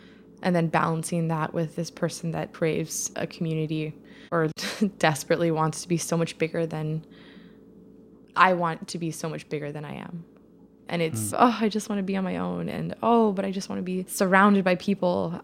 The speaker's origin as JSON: {"language": "English", "region": "Midwest", "country": "United States", "said": "I'm from the Midwest, and that was kind of like my little thing that I'd carry around"}